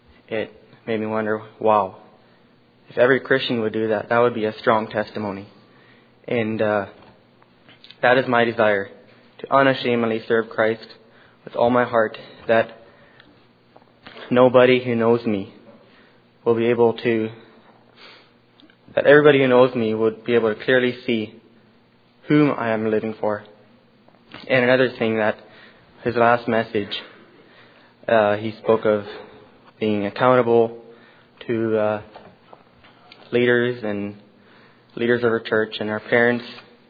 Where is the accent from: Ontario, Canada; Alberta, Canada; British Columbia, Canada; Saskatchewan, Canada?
Alberta, Canada; Hinds Creek; from Hinds Creek, Alberta. If you're wondering where it is, you can look it up on the map.